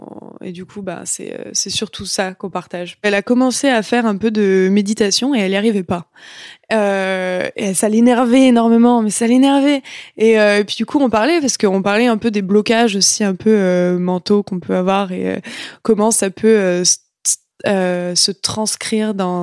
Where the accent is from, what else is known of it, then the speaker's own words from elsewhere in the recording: France; now in Montreal, Canada; j'ai grandi en France Et j'ai grandi avec la culture française, j'ai appris le français, je suis même maintenant que je suis à Montréal, je suis quand même restée assez proche de la culture française.